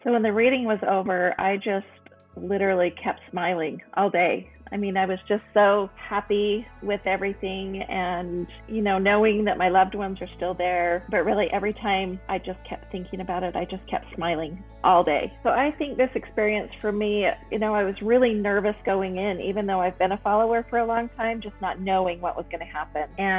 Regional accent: South Jordan, Utah, United States; I'm from South Jordan, Utah.

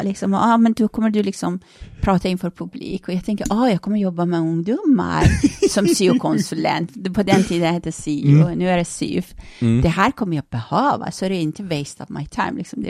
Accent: Rinkeby, Stockholm County, Sweden; Jag var liksom tjejen från Rinkeby, jag fattade inte att du är på det krimla krim liksom här nu.

